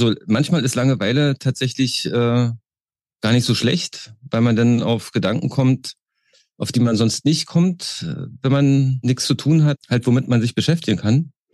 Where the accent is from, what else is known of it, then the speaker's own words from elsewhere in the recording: Berlin, Germany; born there; Ich bin geboren in Berlin, wohne auch noch in Berlin. Ich glaube, man wird es ein bisschen hören.